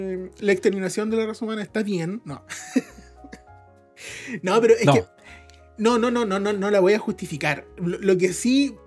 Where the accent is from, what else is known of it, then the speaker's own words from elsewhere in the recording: Chile; ¿Cómo se llama cuando nosotros somos chilenos?